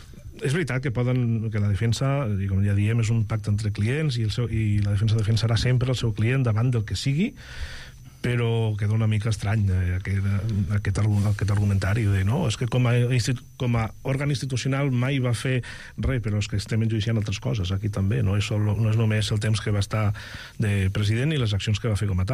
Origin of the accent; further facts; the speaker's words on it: Valencian Community, Spain; no és que sigui de Castelló, sóc del Baix Maestrat, que és la comarca, que la capital és Vinaròs, i sóc d'allà.